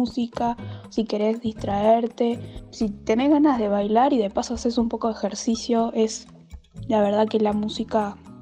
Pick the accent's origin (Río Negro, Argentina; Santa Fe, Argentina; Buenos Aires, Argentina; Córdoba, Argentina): Río Negro, Argentina; Viedma; tengo 18 años y soy de Viedma, Río Negro.